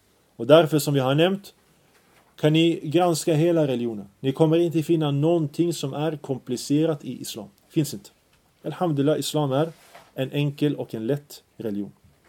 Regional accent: Sweden; mer era hemländer, Sverige mitt hemland.

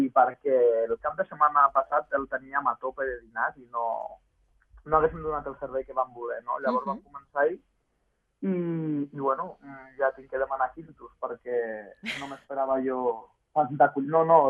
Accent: El Prat de Llobregat, Catalonia, Spain; perquè som del Prat

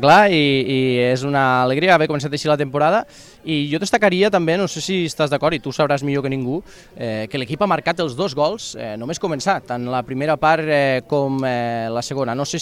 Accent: Tortosa, Catalonia, Spain; jo que sóc de Tortosa però ja m'estic també aclimatant

